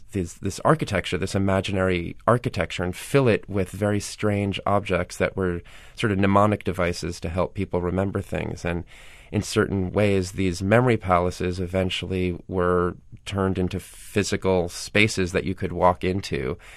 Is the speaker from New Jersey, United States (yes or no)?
yes; New Jersey, United States; also born or lived in New York City, United States; My parents, we were raised in New Jersey. My parents hated New York.